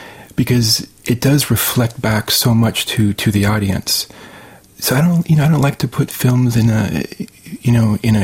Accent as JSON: {"language": "English", "region": "Ohio", "country": "United States", "tie": "born or raised there", "said": "I'm half Iranian, half Swedish-German-American. And so right away, when I was thrown into a small Midwest town in Ohio with a lot of farmland"}